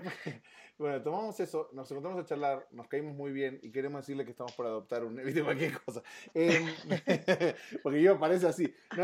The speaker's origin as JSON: {"language": "Spanish", "country": "Argentina", "said": "el resto del mundo por afuera de Argentina, que es mi país de origen"}